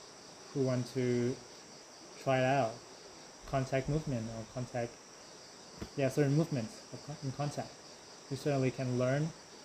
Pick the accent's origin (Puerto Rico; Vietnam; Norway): Vietnam; Hanoi; English is a second language; also born or lived in United States; I'm originally from Hanoi, but before that, 10 years ago, I studied abroad in the States for a while.